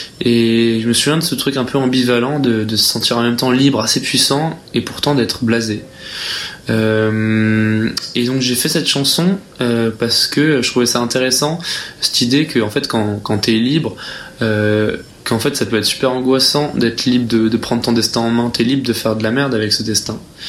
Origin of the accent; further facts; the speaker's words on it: Strasbourg, Grand Est, France; Et je viens de Strasbourg.